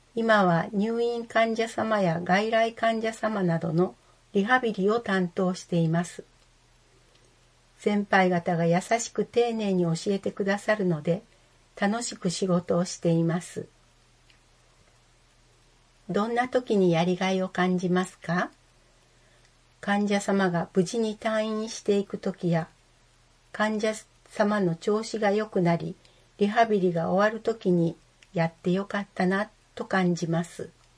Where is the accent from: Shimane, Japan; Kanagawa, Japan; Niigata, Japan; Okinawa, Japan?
Shimane, Japan; 地元が島根県で自然豊かなところなので、アウトドアも好きです。